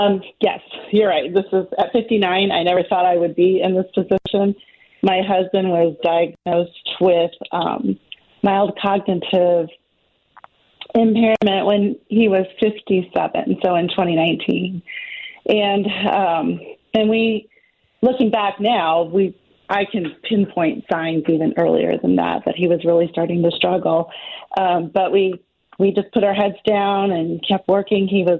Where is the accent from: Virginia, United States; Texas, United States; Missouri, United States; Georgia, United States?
Missouri, United States; St. Louis; also born or lived in Mississippi; I grew up here in St. Louis, and even when I moved, I can remember even when we lived in Mississippi, I could find KMOX, and it just always reminds me of home.